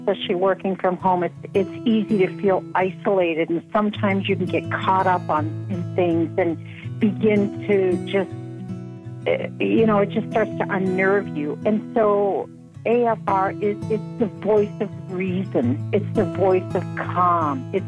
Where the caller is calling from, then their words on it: Minnesota, United States; I'm calling from Minnesota.